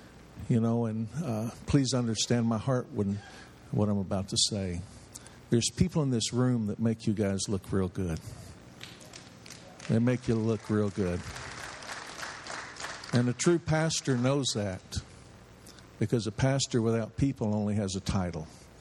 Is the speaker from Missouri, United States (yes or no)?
no; Kenedy, Texas, United States; I'm from Kennedy, Texas, which is deep south Texas. I'm about 3 hours from the Mexican border.